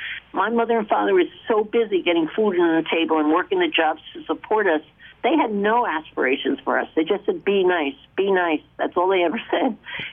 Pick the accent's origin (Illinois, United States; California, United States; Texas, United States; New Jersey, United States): New Jersey, United States; Edgewater; I was 11. I was a playground supervisor in my hometown of Edgewater, New Jersey.